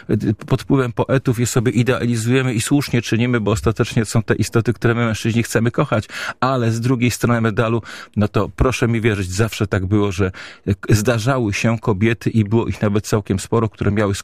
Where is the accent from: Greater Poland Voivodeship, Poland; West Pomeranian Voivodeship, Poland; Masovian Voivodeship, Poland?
Greater Poland Voivodeship, Poland; Poznań; Wie pan, ja jestem z Dolnego Łazarza.